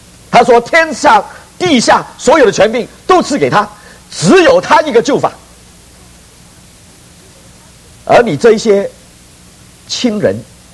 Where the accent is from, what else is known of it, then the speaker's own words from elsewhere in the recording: China; 你知道我们中国人的字啊，很多都很有意思